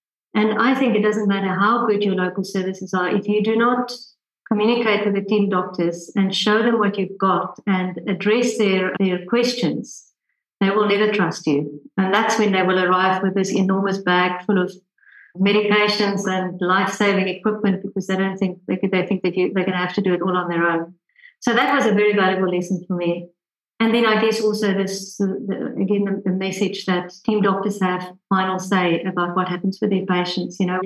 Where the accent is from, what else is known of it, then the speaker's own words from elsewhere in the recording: South Africa; I mean, I'm South African, so I had a fairly good idea